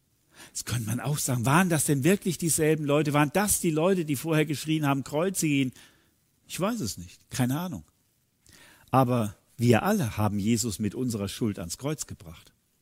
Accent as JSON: {"language": "German", "region": "North Rhine-Westphalia", "country": "Germany", "tie": "born or raised there", "said": "In meiner Heimat im Siegerland, da hat es ja vor inzwischen über 100 Jahren eine Erweckungszeit gegeben."}